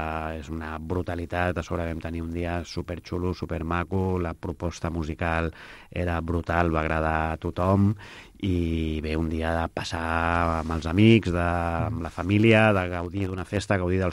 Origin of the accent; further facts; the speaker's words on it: El Prat de Llobregat, Catalonia, Spain; Allà on anem i diem que som del Prat i que el Prat és el nostre lloc al món.